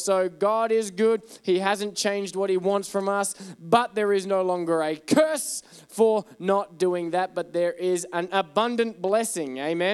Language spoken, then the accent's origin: English; Australia; Look at me. I'm Australian. What do you think?